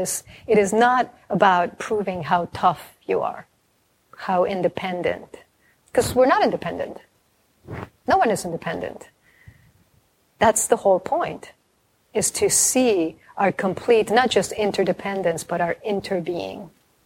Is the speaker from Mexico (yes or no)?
yes; Mexico; just a Mexican family, and I'm from Mexico.